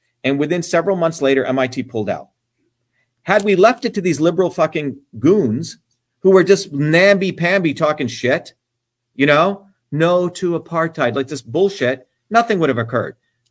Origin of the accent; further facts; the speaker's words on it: Newark, New Jersey, United States; also born or lived in Paterson; a low caste Indian growing up in Patterson and Newark, and my friends were poor blacks, poor whites, and poor Hispanics.